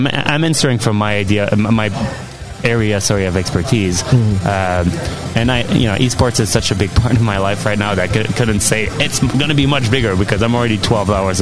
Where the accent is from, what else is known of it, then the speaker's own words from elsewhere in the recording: Montreal, Quebec, Canada; now in Los Angeles, United States; I'm from Montreal